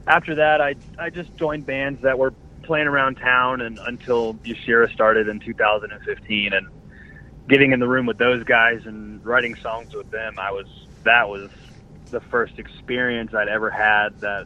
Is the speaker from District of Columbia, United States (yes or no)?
no; Jacksonville, Florida, United States; We're from Jacksonville.